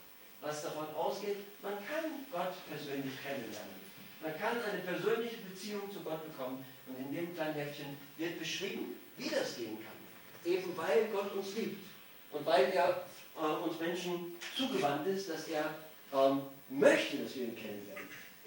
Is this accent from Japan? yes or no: no; Austria; Ich bin in Österreich aufgewachsen, da sind die Leute freundlich